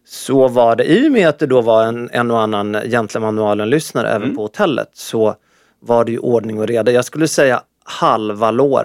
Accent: Sweden; Nej, jag är inte från Norge, men jag är från Sverige. Men jag förstår ganska bra norska.

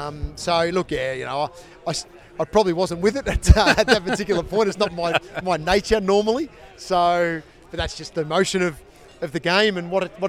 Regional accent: Hoppers Crossing, Victoria, Australia; I grew up in Hoppers Crossing

